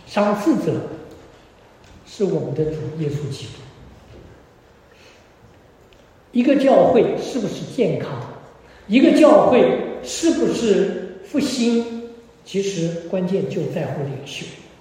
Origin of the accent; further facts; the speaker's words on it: China; 牧人跟我们中国人的那个概念也有不同的